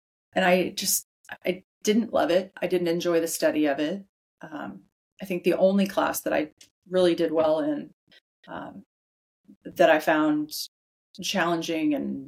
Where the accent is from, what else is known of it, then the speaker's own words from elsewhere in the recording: United States; I didn't grow up wealthy, but I grew up in America.